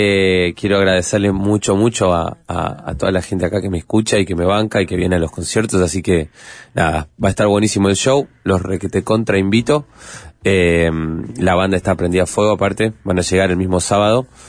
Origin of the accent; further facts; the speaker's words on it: Buenos Aires, Argentina; es imposible no tener tatuadas algunas canciones de …, siendo argentino, porteño.